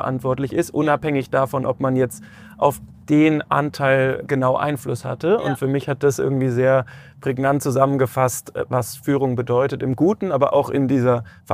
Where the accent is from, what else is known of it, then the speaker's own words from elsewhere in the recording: Munich, Bavaria, Germany; Ich bin hier aus München, von daher sehr kurze Anreise gehabt.